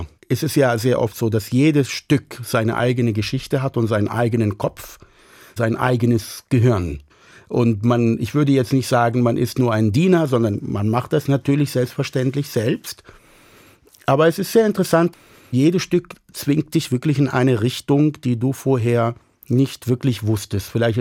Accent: Palestine; German is a second language; moved away; Es kommen schon Stimmen vor, aber das sind eher Stimmen aus meiner alten Heimat. Das sind palästinensische Gesänge

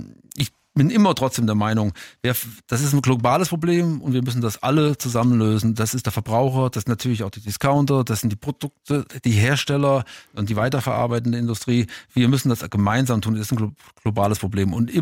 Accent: Siegen, North Rhine-Westphalia, Germany; ich komme aus Siegen und da hatten wir dann unseren kleinen Piraten

